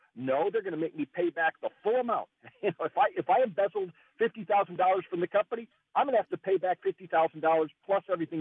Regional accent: Houston, Texas, United States; And I'm originally from Houston, and I'm calling about this.

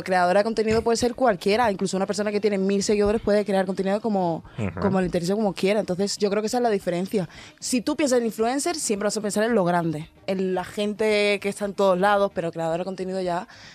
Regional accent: Málaga, Andalusia, Spain; accent: Málaga; now in Madrid, Spain; desde que llegué a Madrid, el acento de Madrid y el de Málaga se me está juntando. Porque es que yo no tengo el acento de Málaga súper, hiper, mega... Pero se nota que soy de Andalucía.

